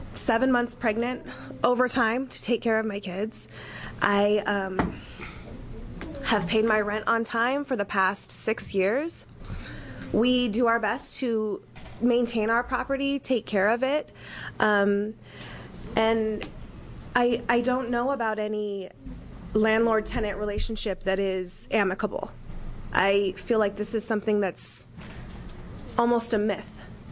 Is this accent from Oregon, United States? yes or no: yes; Portland, Oregon, United States; I'm from North Portland.